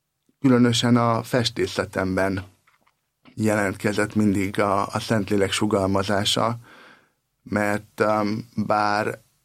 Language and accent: Hungarian; Transylvania, Romania; Kommunista környezetben nőttem fel, Erdélyben, Romániában.